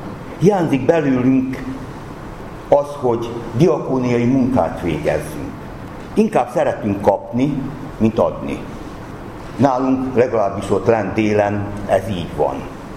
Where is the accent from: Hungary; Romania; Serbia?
Serbia; Subotica, Vojvodina; Emlékszem a szabadkai gyülekezetünkre, amelyben felnőttem, amelyben konfirmáltam